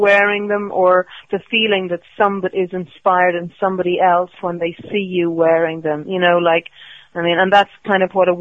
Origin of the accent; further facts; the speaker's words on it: Ireland; because I'm Irish, too, you know.